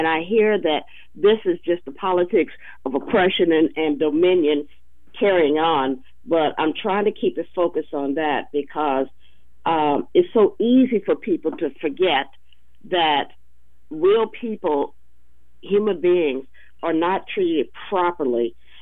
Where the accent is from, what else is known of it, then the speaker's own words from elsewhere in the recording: United States; But I mean, I'm an American right now, and I'm scared of to be in my own country